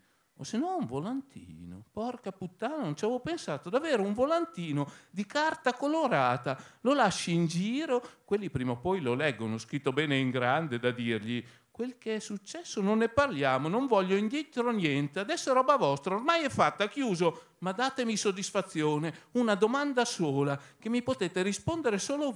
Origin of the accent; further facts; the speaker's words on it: Parma, Emilia-Romagna, Italy; sono di Parma, ho 48 anni compiuti da poco